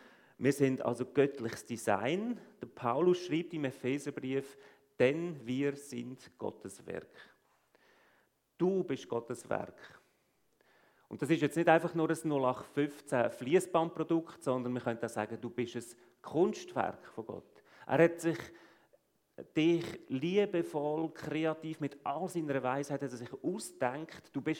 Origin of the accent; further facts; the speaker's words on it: Central Switzerland, Switzerland; accent: Lucerne dialect; Ich bin in der Innerschweiz aufgewachsen, bin lange auf der Suche gewesen, spirituell. Ich war eigentlich Forstingenieur ursprünglich. Ich bin vor 10 Jahren zum Glauben gekommen an Jesus Christus